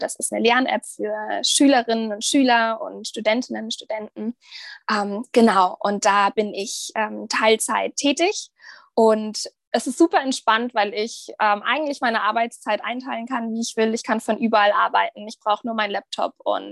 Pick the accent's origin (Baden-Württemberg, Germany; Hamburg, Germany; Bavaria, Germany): Bavaria, Germany; Munich; München ist meine Heimat. Ich liebe München. Ich fühle mich super wohl dort.